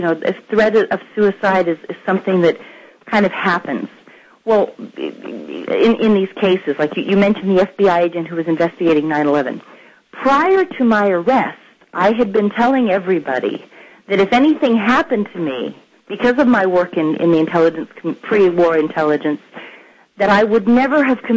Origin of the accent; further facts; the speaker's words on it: United States; I was very offended that as an American citizen who opposed the war, that I was being lampooned as somebody who was mentally unstable